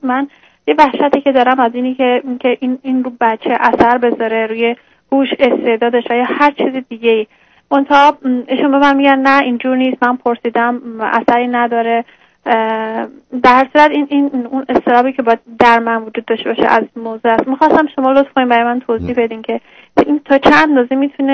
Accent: Iran; moved away as an adult; من 32 سالمه. الان یک سالی است که از ایران اومدم اینجا.

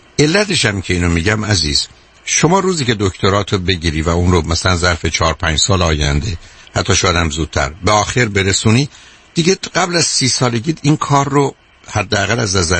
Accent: Iran; moved away; ماهایی که از ایران آمدیم

